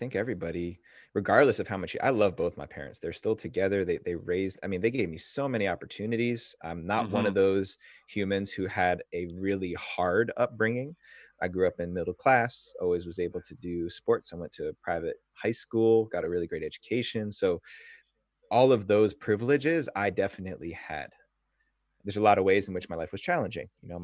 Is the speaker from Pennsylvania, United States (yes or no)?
no; New Jersey, United States; My whole family lives on the East Coast. I was born and raised in New Jersey, with the New York City skyline about 7 miles away.